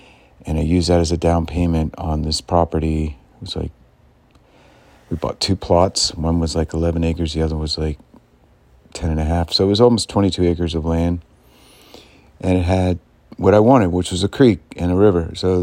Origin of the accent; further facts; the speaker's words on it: New Jersey, United States; People, you know, thought we were, you know, kind of come in and be weird because we're from New Jersey and all that.